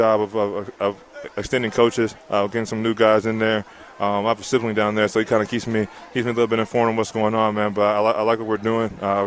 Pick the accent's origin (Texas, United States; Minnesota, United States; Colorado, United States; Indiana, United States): Texas, United States; Edgewood; Oh, absolutely. Born and raised in Edgewood, Texas. Country guy, so I love the outdoors.